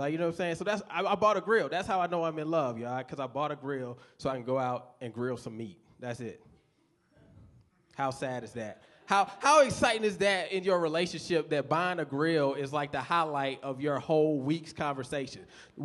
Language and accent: English; the South, United States; And I grew up in the South. Food is big in the South.